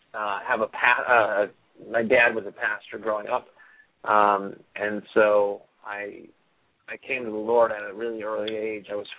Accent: Kansas, United States; now in Los Angeles, United States; And of course, growing up in Kansas on the farm, that never was at all cultivated at all.

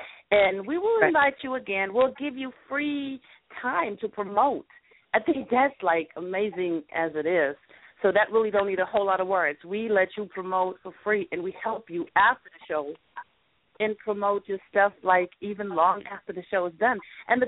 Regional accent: Germany; I'm originally from Europe, from Germany, so I do have the connections over there, too.

